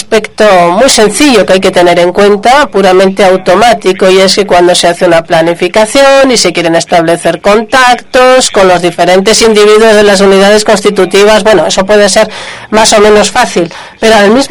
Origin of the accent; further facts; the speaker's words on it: Senegal; de Senegal.